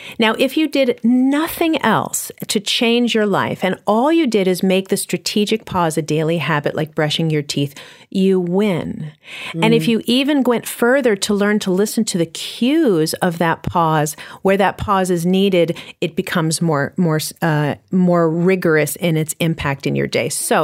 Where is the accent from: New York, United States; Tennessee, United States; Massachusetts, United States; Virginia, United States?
New York, United States; New York City; I'm from New York City too, and you can be on the train